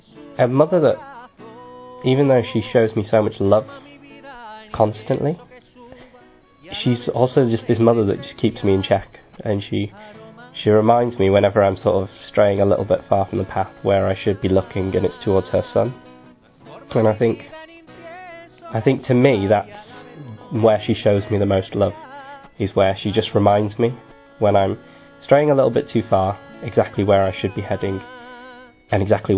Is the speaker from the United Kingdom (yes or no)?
yes; England, United Kingdom; Hello there … I'm from England. I recently turned 20 years old.